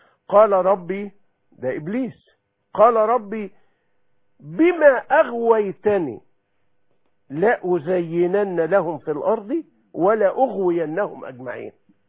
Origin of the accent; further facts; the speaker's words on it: Egypt; بمثل شائع جدا عارفين عندنا في مصر